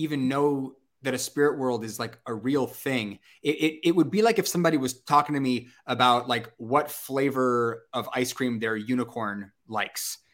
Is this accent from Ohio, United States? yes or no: no; Chula Vista, California, United States; I grew up in Chula Vista. So, you know, been to the Whaley House, been up to the Point Loma Lighthouse and done the tours and stuff.